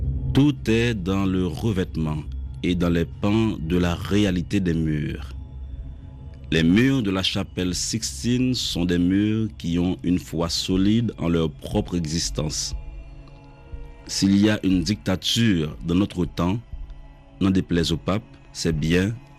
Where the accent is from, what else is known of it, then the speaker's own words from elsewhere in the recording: Hinche, Centre, Haiti; de parler de mon lieu qui est ma ville natale, Inche, et une île entourée de terre, et une ville enclavée